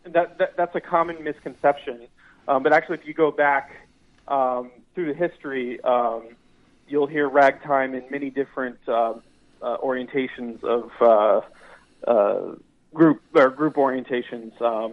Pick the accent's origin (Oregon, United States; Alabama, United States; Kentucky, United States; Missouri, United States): Missouri, United States; So I'm originally from South Central Missouri, the Ozarks.